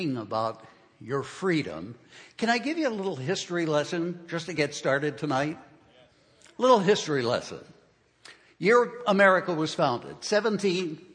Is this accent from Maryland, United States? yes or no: yes; Baltimore, Maryland, United States; I'm from Baltimore, right up the bay. I'm a Baltimorean.